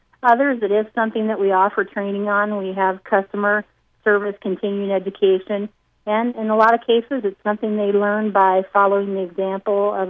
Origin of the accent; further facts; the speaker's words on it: Iowa, United States; In the Council Bluffs area, outside of Council Bluffs.